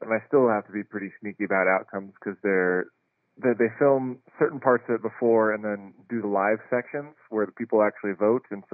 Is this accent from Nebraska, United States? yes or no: yes; Lincoln, Nebraska, United States; Yep, I was born in Lincoln and grew up in Lincoln. I did a bunch of different choirs in Lincoln growing up.